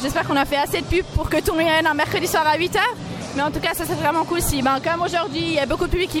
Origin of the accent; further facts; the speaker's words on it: Valais, Switzerland; Oui, je suis valaisanne, oui, exactement. Une valaisanne dans le canton de Vaud, qui l'aurait cru.